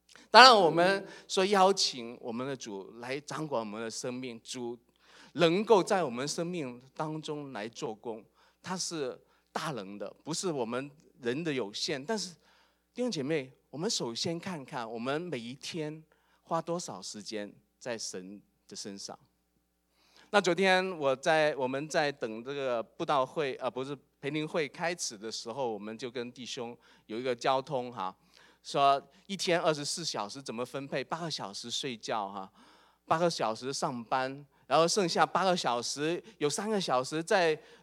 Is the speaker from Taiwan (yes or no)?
no; China; 向我们中国人来传福音因为我本身是中国人